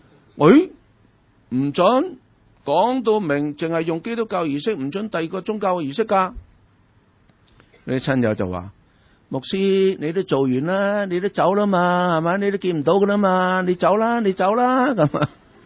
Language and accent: Cantonese; China; 啊，我哋中国人呢好鍾意自己呃自己。